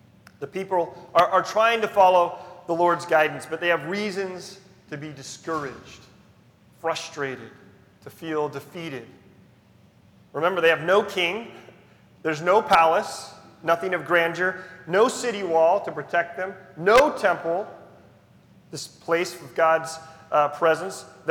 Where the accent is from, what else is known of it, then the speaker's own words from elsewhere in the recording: California, United States; I grew up in California. I've driven through Mississippi once, so I had really nothing in my mind.